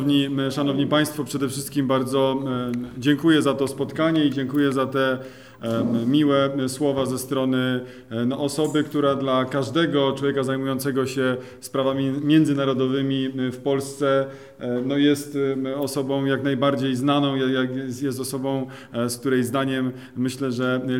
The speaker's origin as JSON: {"language": "Polish", "region": "Łódź Voivodeship", "country": "Poland", "tie": "born or raised there", "said": "ja urodziłem się w Wieluniu, choć w samym Wieluniu mieszkałem krótko, tylko będąc uczniem liceum w internacie, ale pochodzę z małej wioski, niedaleko Wielunia, na naszej tutaj ziemi sieradzkiej, więc ta specyfika małych miasteczek i małych wiosek jest mi po prostu bardzo bliska"}